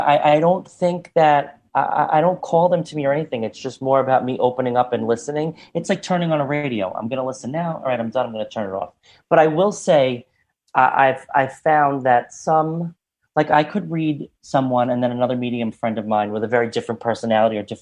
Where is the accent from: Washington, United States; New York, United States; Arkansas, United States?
New York, United States; you know, I grew up, I'm Italian, I'm from New York.